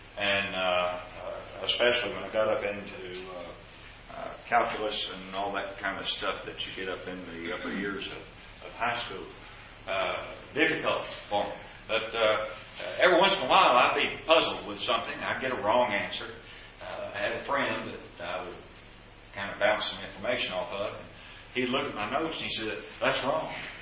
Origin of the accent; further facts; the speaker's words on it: Kentucky, United States; when I was growing up in Kentucky, there was an expression that became pretty popular